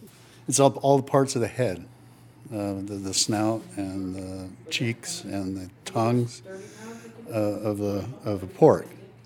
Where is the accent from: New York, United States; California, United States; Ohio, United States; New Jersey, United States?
California, United States; also born or lived in Peru; I was born in South America in Peru. My parents were Germans. I'm first generation here in the United States. I grew up in Southern California.